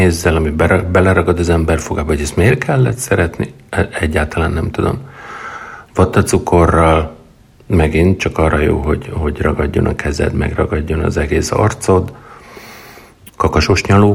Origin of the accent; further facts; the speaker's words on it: Báta, Tolna, Hungary; Valószínűleg tudjátok, Bátán nőttem föl, ez egy pici zsákfalu